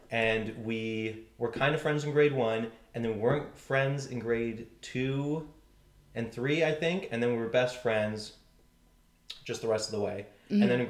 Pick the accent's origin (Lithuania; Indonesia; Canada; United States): Canada; Burlington, Ontario; I was born and raised in Burlington and I'm still there to this day.